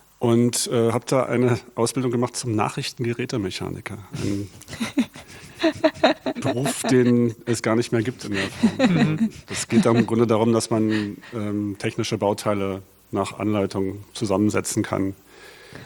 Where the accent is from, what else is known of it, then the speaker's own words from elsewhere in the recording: Berlin, Germany; ich bin gebürtiger Berliner, Westberliner. Damals gab es da die Mauer noch. bin in Zehlendorf groß geworden. Genauer gesagt in Dahlem war mein Elternhaus. Das klingt so nach Reichtum, war es aber nicht wirklich. Aber wir hatten ein sehr schönes Haus.